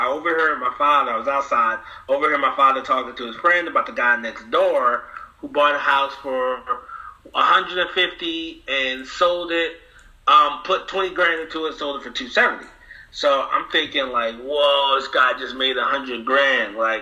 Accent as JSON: {"language": "English", "town": "Elizabeth", "region": "New Jersey", "country": "United States", "tie": "born or raised there", "moved": "as an adult", "lives_now": "Charlotte, United States", "said": "All right, so background, born and raised in New Jersey. I've been in Charlotte since 2008."}